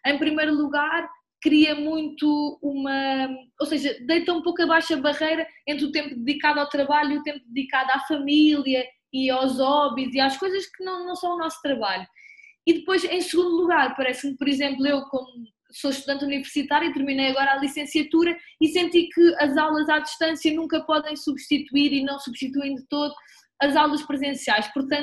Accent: Lisbon, Portugal; eu sou de Lisboa

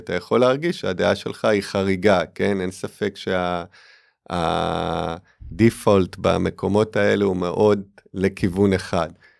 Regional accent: United States; לא, אני יהודי ואז אני אמריקאי.

